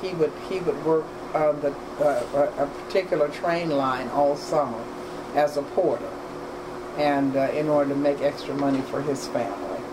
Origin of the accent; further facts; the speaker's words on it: the South, United States; you might have thought that I would have felt it more growing up in the South